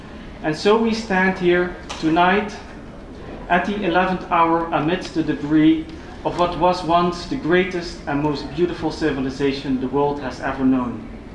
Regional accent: Netherlands; English is a second language; But obviously I'm from the Netherlands, which is this terrible little country that few people know of.

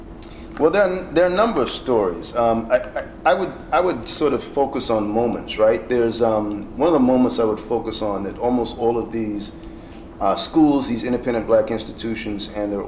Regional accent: Guyana; born there; my own native Guyana. I was born in Guyana, South America.

